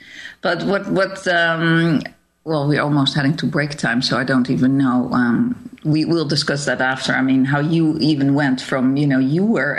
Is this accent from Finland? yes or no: no; Netherlands; now in United States; we are from Holland, so we, I don't know, the education is different there